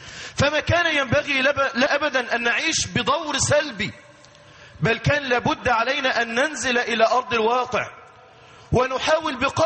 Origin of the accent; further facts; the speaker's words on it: Mansoura, Dakahlia, Egypt; الموجودون هنا في بلدتنا الحبيبة المنصورة